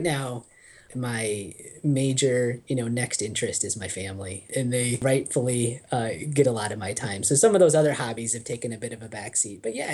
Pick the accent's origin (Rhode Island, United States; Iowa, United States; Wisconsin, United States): Iowa, United States; I grew up in Iowa.